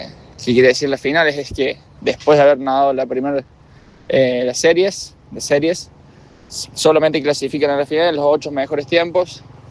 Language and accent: Spanish; Ucacha, Córdoba, Argentina; representar a Ucacha, a mi pueblo, a Río Cuarto, a la Argentina